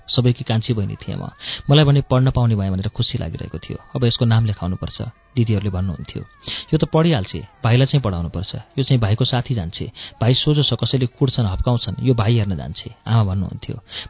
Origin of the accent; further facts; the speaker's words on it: Budhabare, Koshi Province, Nepal; born there; 2024 साल वैशाख 4 गते जन्मेकी रहेछु म, झापा बुधबारे वडा नम्बर 6 होक्से मेरो जन्मथलो … कान्छी छोरी भएर जन्मेकी रहेछु।